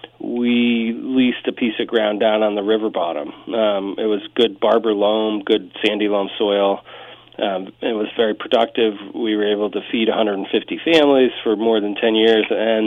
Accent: Connecticut, United States; In Western Connecticut.

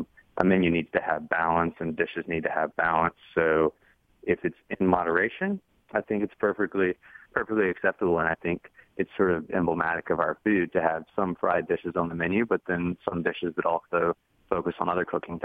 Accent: North Carolina, United States; Yes, I'm from Caldwell County. It's about an hour and a half west of Charlotte, and my family has been in North Carolina. I'm the seventh generation of my family in North Carolina, so I have very strong ties to the state.

